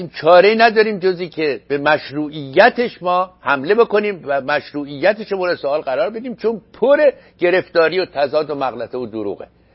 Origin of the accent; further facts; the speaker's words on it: Iran; moved away; وقتی ما از ایران آمدیم بیرون سال 1974، اون چه باید در مملکت ما بود، اون چه شاید اما نبود.